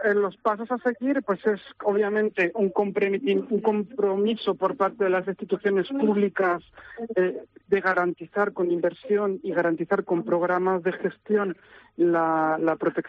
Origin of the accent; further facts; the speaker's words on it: Valencian Community, Spain; forma una parte muy importante de nuestra identidad como valencianos